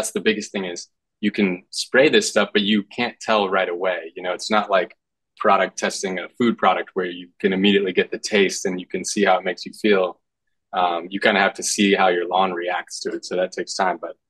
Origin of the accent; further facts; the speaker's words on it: North Carolina, United States; now in Los Angeles, United States; many years of growing up in North Carolina and being on my grandpa's farm